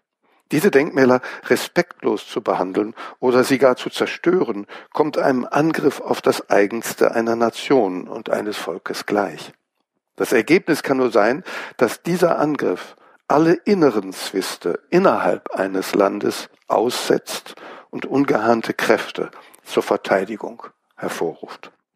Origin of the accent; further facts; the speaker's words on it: Aachen, North Rhine-Westphalia, Germany; ich bin in Aachen aufgewachsen und in Aachen in die Schule gegangen und habe durchaus sentimentale Beziehungen zu der Stadt.